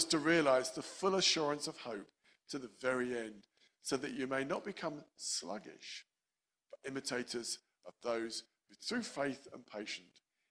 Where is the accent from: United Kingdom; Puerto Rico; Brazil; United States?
United Kingdom; as British people, we do not like extremes, do we?